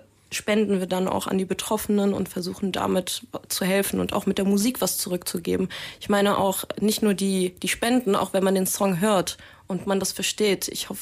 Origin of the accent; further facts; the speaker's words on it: Germany; born there; Ich habe ja marokkanische Wurzeln, aber ich bin in Deutschland geboren, meine Familie auch teilweise.